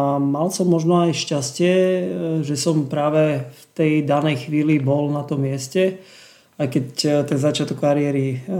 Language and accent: Slovak; Lipany, Prešov Region, Slovakia; pochádzam z východného Slovenska. Narodil som sa v Prešove, ale to detstvo som prežil v Lipanoch, v meste, v futbalovom meste